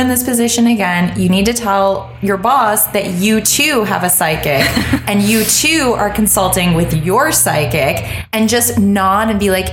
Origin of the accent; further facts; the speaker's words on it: New York City, New York, United States; We come from New York City and they had been sleeping on the street side.